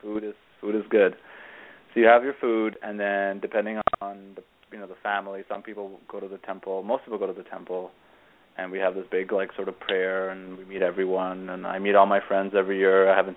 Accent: India; born there; first language Gujarati; English is a second language; So I was born in India, and I had to learn... And in India, the Zoroastrians speak Gujarati. So that was my first language, was actually Gujarati. And then I was in school in India, so we had to learn Hindi in school.

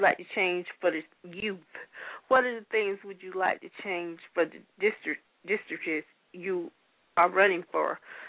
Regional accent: Florida, United States; I'm from Florida, but my internet radio show is worldwide.

